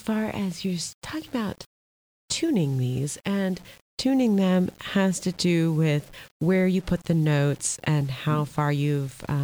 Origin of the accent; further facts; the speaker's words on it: Kansas, United States; And, you know, growing up in Kansas, that really had not occurred to us there yet.